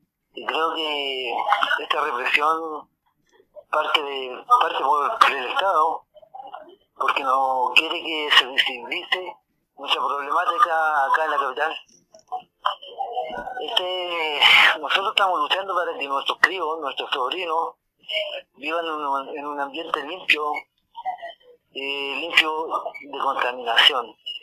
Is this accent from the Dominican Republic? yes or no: no; Penco, Biobío, Chile; Bueno, nosotros venimos de Penco, de la octava región.